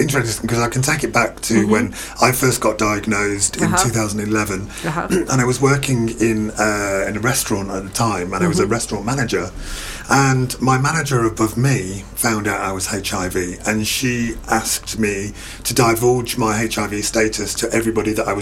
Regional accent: Manchester, North West England, United Kingdom; I lived on the flight path of Manchester Airport. Right. And I grew up in Manchester.

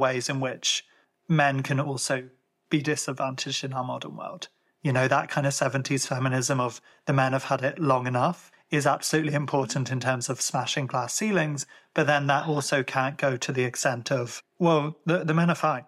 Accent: Ireland; also born or lived in Birmingham, United Kingdom; I'm from Ireland, but I spent a lot of my life in Birmingham in the UK, which is a very diverse city

